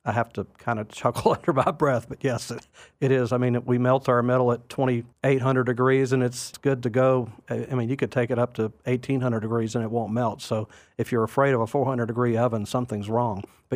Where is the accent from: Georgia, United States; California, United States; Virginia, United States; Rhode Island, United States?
Georgia, United States; I grew up on the Georgia coast, so I'm sort of a snob.